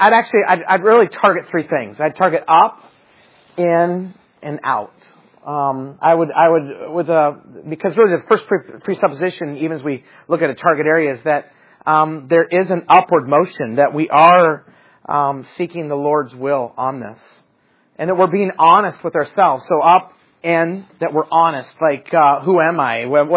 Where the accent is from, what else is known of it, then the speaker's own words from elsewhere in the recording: Idaho, United States; I mean, I remember I grew up in Idaho, and so I go to Northland Baptist Bible College